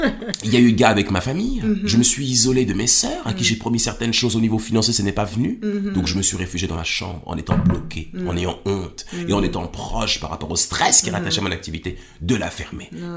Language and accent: French; Paris, Île-de-France, France; À l'âge de 15 ans, je rentre en seconde, en seconde générale à Rennes, en Bretagne. À la base, je suis parisien